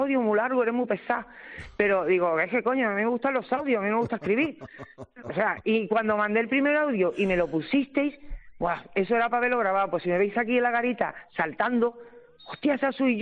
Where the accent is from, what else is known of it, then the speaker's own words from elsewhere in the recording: Cádiz, Andalusia, Spain; now in Leganés, Spain; Soy de Cai.